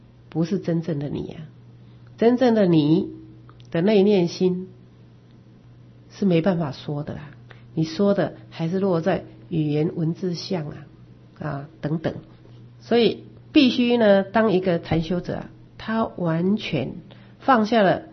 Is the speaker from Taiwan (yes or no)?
yes; Taiwan; 因为我们是台湾人